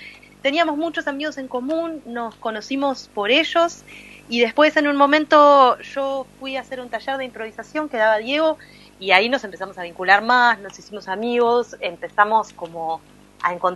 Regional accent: Ciudad de la Costa, Canelones, Uruguay; born there; now in Montevideo, Uruguay; yo soy uruguaya, nací en Ciudad de la Costa, que es a 20 kilómetros de Montevideo. Y hace 4 años casi que estoy viviendo ya aquí en la capital.

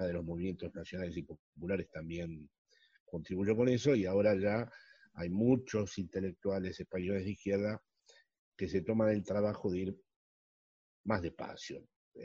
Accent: Argentina; moved away; he seguido siendo un argentino que vive aquí desde hace 44 años y ahora sí lo interrumpió la pandemia, pero en general paso la mitad del año en Argentina.

